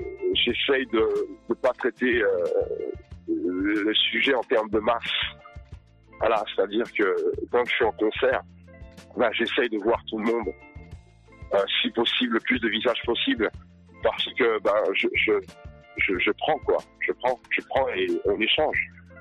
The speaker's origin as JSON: {"language": "French", "town": "Paris", "region": "Île-de-France", "country": "France", "tie": "born or raised there", "said": "j'ai grandi à Paris, Paris intramuros. J'étais à l'école à Paris. J'ai eu des amis de toutes professions et de toutes cultures."}